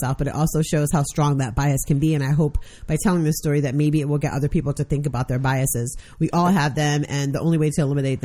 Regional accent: Berkeley, California, United States; I grew up in Berkeley. I have a black daughter

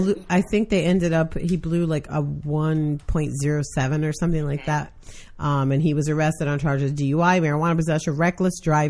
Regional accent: New York, United States; I'm from New York, so

